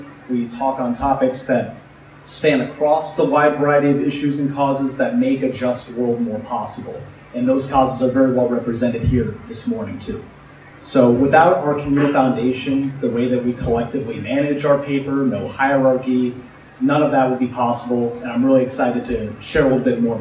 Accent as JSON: {"language": "English", "town": "Champaign", "region": "Illinois", "country": "United States", "tie": "born or raised there", "said": "I grew up in Champaign, Urbana. I care about this community."}